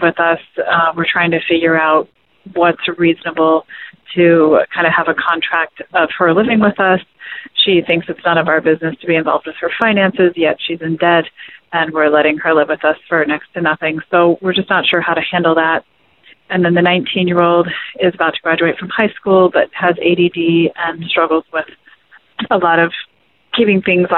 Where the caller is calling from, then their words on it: Phoenix, Arizona, United States; I'm calling from Phoenix, Arizona